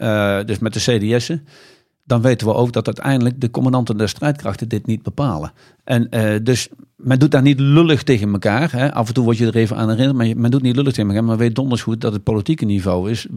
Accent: Netherlands

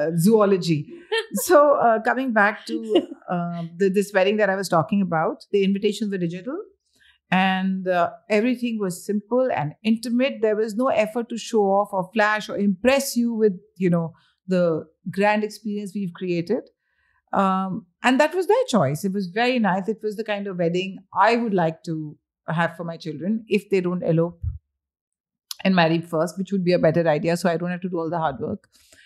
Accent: India; when we were growing up in India, my closet had such few clothes.

